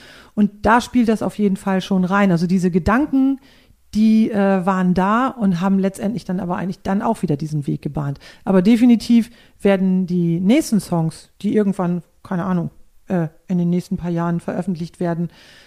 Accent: Northern Germany, Germany; first language nds; dass ich mich dieser plattdeutschen Sprache oder dass ich erkannt habe, dass das eigentlich meine Muttersprache ist, das hat in mir ganz viel freigesetzt.

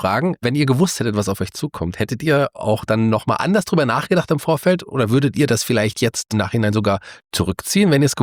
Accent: Fulda, Hesse, Germany; born there; bin auch gebürtiger Fulda

